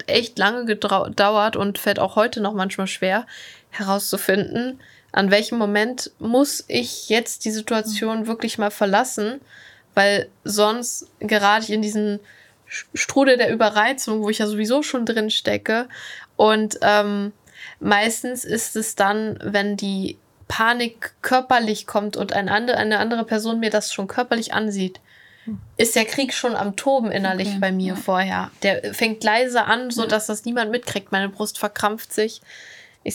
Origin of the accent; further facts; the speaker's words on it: Aachen, North Rhine-Westphalia, Germany; jetzt in Aachen, wo ich herkomme, dann auch einfach dran gewöhnt habe, dass der Verkehr so ist.